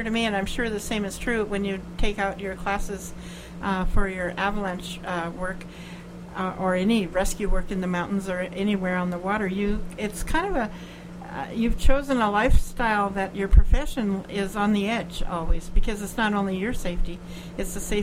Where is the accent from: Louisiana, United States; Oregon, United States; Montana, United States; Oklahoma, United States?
Montana, United States; I grew up in Montana. There's hardly any water in Montana